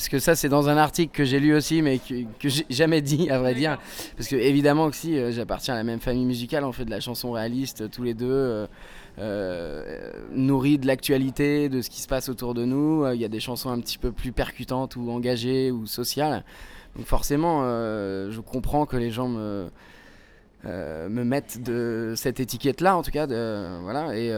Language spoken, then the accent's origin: French; Nouvelle-Aquitaine, France; now in Paris, France; Et comme je suis originaire de la Creuse, c'est le fin fond de la campagne en France.